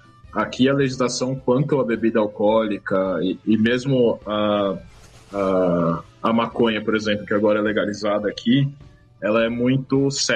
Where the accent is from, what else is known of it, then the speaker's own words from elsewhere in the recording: São Paulo, Brazil; De São Paulo.